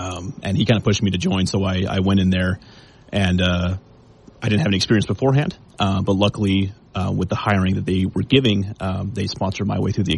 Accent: West Valley City, Utah, United States; So I grew up in West Valley City, up near Salt Lake.

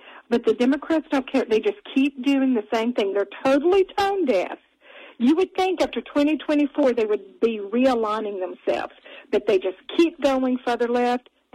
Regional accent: Texas, United States; So I'm a Texas girl, born and raised in Texas, spent my first 20 years in Texas

